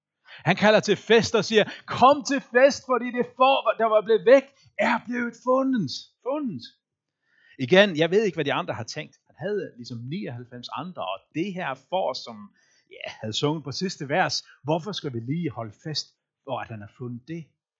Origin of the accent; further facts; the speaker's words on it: Faroe Islands; Jeg ved ikke, om det er fordi, jeg er færing